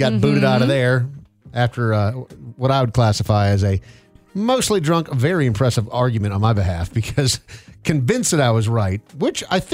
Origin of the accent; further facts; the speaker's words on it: Minnesota, United States; What really stinks is I'm a Minnesota Vikings fan. I grew up in Minnesota, and my wife's a big Seahawks fan.